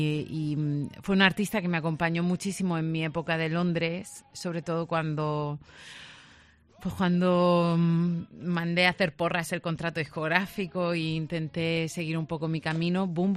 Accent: southern Spain, Spain; como yo soy una mujer española de raza, no dejo de serlo, ¿no? Porque haber sido del sur de España y tengo mi carácter y mis ojos negros

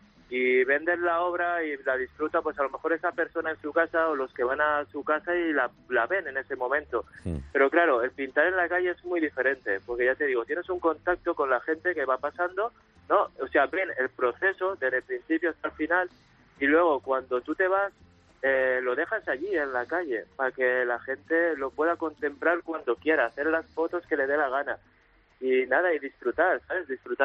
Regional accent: Alcudia de Crespins, Valencian Community, Spain; Yo soy de Valencia. Bueno, de Valencia. Un pueblecito que se llama Alcudia Crespí, pero sí, de provincia de Valencia.

